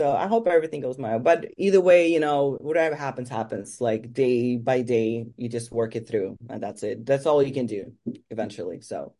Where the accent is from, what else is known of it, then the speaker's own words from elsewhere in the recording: Gothenburg, Västra Götaland, Sweden; English is a second language; So I come from Gothenburg. It's the second largest city in Sweden, and we have theme park over there, Liseberg.